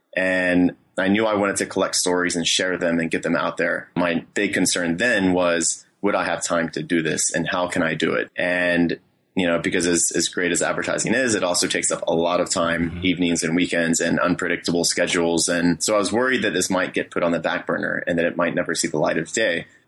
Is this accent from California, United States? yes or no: no; Driftwood, Texas, United States; now in New York City, United States; even though I live here in New York City, I'm not from here. I'm from Driftwood, Texas.